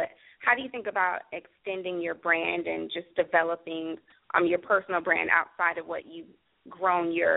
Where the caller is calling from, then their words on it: Cincinnati, Ohio, United States; I'm calling from Cincinnati, Ohio.